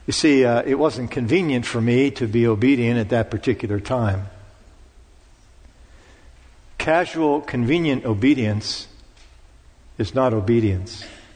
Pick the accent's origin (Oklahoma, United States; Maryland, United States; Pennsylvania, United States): Pennsylvania, United States; Pittsburgh; on our street where I grew up in Pittsburgh, there were kids that were younger than me